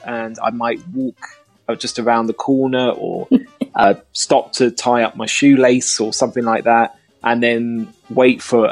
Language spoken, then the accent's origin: English; United Kingdom; Well, being British, I would say I would thank them for giving me the directions